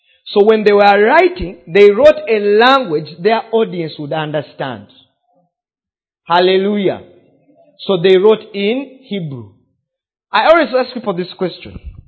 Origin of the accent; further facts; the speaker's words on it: Uganda; first language Luganda; English is a second language; In Luganda, which is my native language, that would mean literally, okuzalibwa omulundi ogwoku.